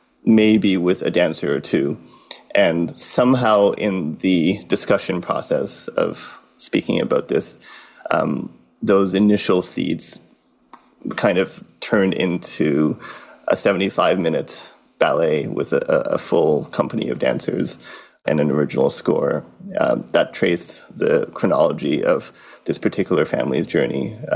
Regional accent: Thornhill, Ontario, Canada; I grew up in Thornhill, and every once in a while, my family and I would take the subway trip down

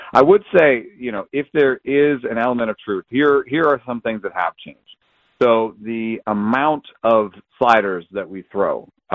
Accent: Atlanta, Georgia, United States; I grew up in Atlanta, and we had Jeff Blauser

